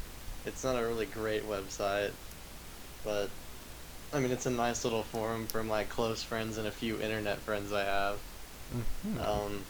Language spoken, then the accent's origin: English; Texas, United States; I'm a Texan.